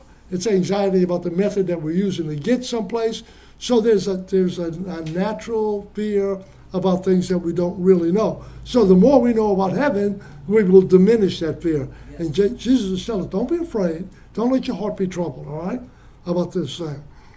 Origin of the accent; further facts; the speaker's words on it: United States; I've traveled quite a bit in my life, in mostly the United States, because I'm an American.